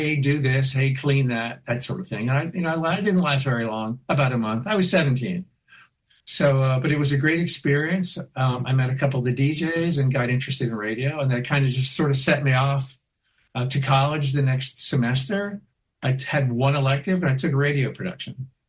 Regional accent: New Jersey, United States; I said, "Well, yes, I grew up in New Jersey.

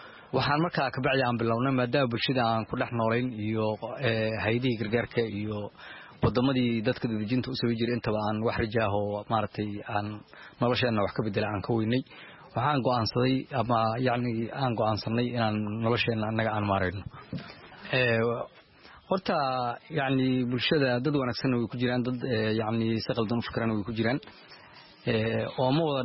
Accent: Mogadishu, Banaadir, Somalia

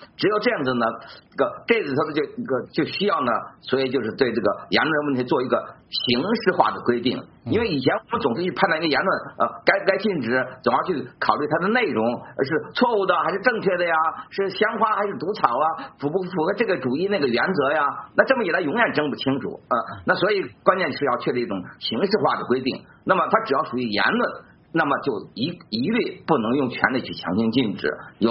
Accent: China

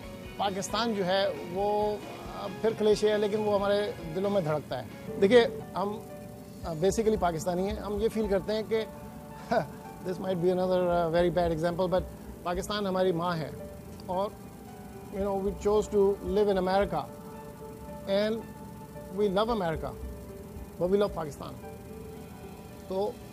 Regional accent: Pakistan; moved away as an adult; میں یہاں پر پاکستان سے آیا 1984 میں, اور اس کے بعد میں نے یہاں پہ اعلیٰ تعلیم حاصل کی

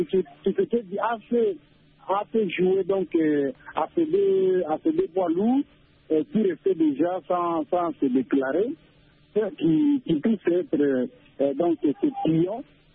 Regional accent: DR Congo; il y a les leaders des différentes provinces ici chez nous en République démocratique du Congo

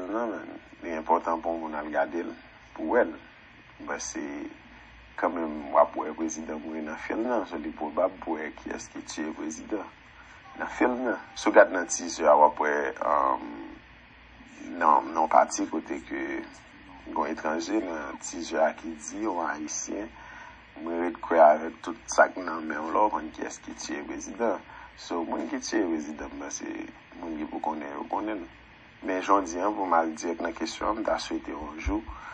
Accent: Haiti; comme si l'on pas regarder film ça en tant qu'haïtien surtout

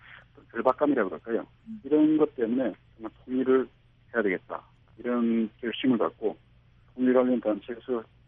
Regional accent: North Korea; now in South Korea; 저는 이제 아무래도 이제 그 북한에서 저도 이제 왔으니까 북한에서 내려온 사람 출신들로서

